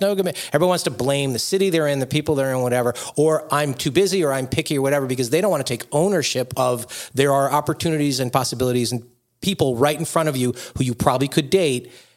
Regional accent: New York, United States; You know, I'm from New York.

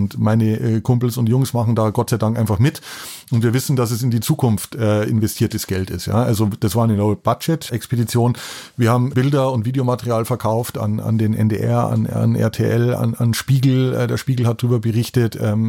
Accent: Bavaria, Germany; Ich komme aus Bayern, da muss ich natürlich sagen Bier.

